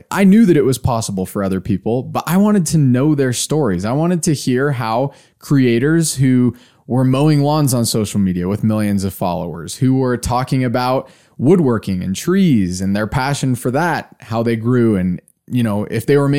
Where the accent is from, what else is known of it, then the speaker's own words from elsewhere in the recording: United States; accent: American; I spoke in my Portuguese, my Brazilian Portuguese with my American accent.